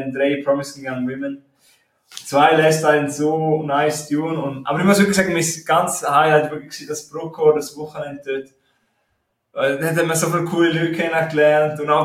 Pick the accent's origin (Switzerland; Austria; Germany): Switzerland; Graubünden; Ja, ich meine, für mich als Bündner ist halt so krass